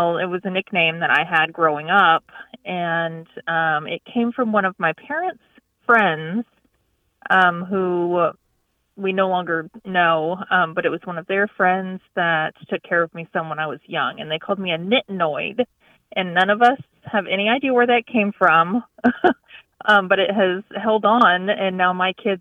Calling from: Cross Oaks, Texas, United States; I am from Cross Oaks, Texas. It's near Denton.

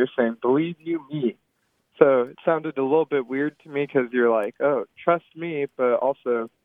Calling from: Richmond, Virginia, United States; I'm calling from Richmond, Virginia.

